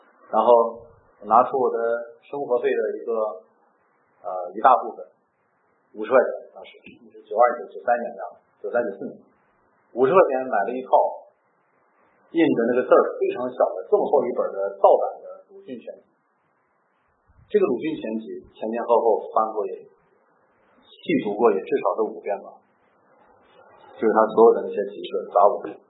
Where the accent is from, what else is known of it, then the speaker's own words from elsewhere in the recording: Shanxi, China; 所以说我父亲是我在山西的煤矿长大的啊。